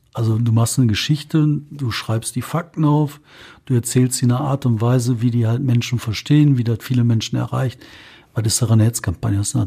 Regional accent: North Rhine-Westphalia, Germany; Ich persönlich jetzt nicht, aber ich komme aus dem Ruhrgebiet, wofür soll ich Angst haben?

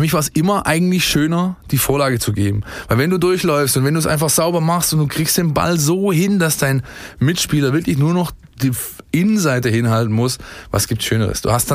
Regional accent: Ensingen, Baden-Württemberg, Germany; ich bin in Ensingen aufgewachsen, da wo der Sponsor des VfB Stuttgart sein Wasser aus dem Boden zieht.

